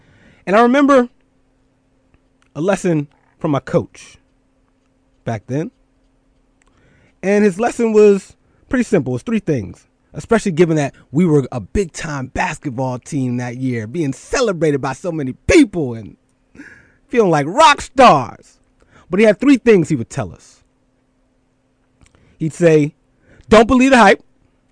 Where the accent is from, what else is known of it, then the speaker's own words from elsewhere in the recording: Philadelphia, Pennsylvania, United States; I grew up in Philadelphia, played in the Philadelphia Public League.